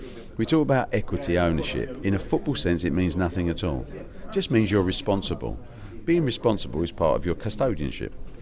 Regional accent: London, United Kingdom; You know, I'm from the East End of London.

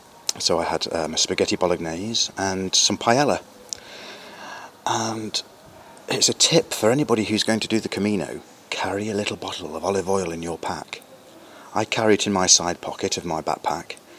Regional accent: England, United Kingdom; I've got a reputation for being that English guy with the oil.

